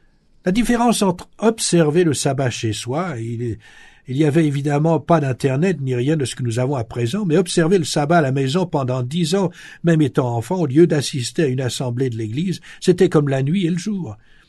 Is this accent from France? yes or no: no; United States; pourquoi chez nous, aux États-Unis, c'est devenu une question politique